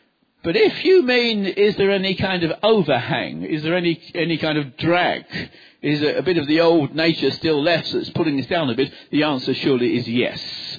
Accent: London, United Kingdom; accent: London; I still think like an Englishman. My accent is still a London accent.

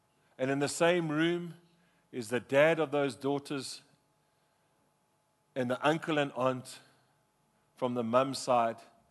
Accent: Durban, KwaZulu-Natal, South Africa; As my friend that I grew up with in Durban

